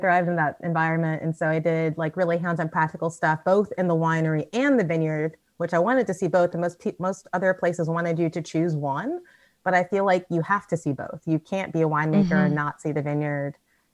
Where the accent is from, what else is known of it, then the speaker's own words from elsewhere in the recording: United States; now in New Zealand; I know that there's Black people there because I'm American, and like, you know, Oakland's not that far away.